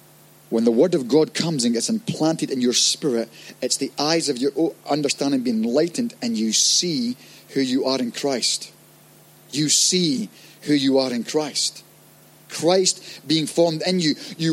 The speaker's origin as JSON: {"language": "English", "region": "Scotland", "country": "United Kingdom", "said": "I'm Scottish. I play the bagpipes. I wear the kilt."}